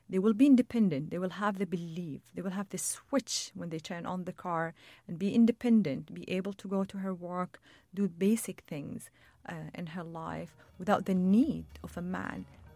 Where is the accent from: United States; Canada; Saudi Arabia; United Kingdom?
Saudi Arabia; English is a second language; So I had to emphasize that I'm Saudi. I come from Saudi Arabia, and I do love Saudi Arabia, and I do love my country.